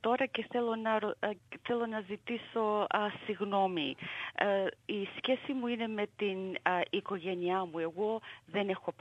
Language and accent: Greek; Melbourne, Victoria, Australia; Μεγάλωσα πρώτα απ' όλα στο Abbotsford. Όταν ήμουν εγώ μικρή, ήταν πολλοί Έλληνες και Ιταλοί στο Abbotsford. Μεγάλωσα με άλλα παιδιά που είχαν γονείς από άλλα κράτη